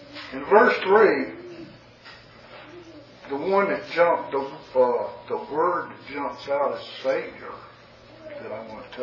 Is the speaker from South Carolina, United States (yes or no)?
yes; South Carolina, United States; I'm from South Carolina, like I spoke earlier.